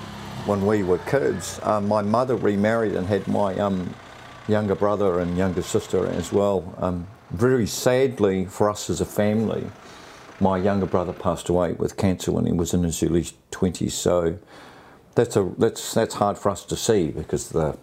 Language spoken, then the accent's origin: English; Australia; born there; I was born in Australia in the early 70s. That's my mother. I was raised by a solo mum.